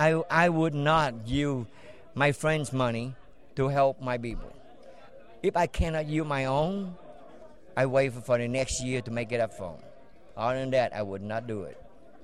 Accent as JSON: {"language": "English", "country": "Vietnam", "moved": "yes", "lives_now": "Las Vegas, United States", "said": "I'm from Vietnam. And then I moved to Vegas about 25, 30 years ago."}